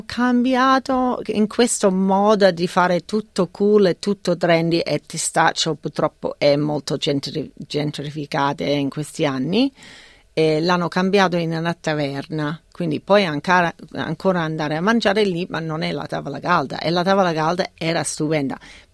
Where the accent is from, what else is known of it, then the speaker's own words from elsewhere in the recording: Melbourne, Victoria, Australia; Italian is a second language; now in Italy; io sono di Melbourne e quindi noi, grandissima città di mercati, e sono cresciuta a Camberwell, a forse 300 metri del Camberwell Market